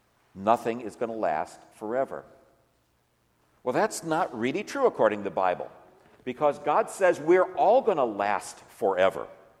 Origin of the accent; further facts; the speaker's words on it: Detroit, Michigan, United States; And I grew up in Detroit